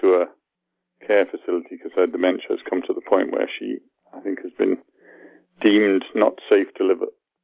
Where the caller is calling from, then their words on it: England, United Kingdom; I'm calling you from England.